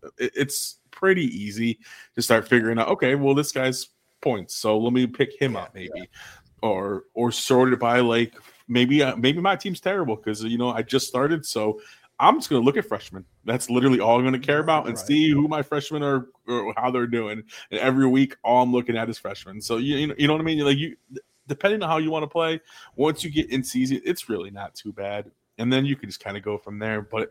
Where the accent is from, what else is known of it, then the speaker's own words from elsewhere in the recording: New York, United States; I grew up in Western New York, but wasn't a Bills fan, but I still hate the Patriots. I hate everything Boston.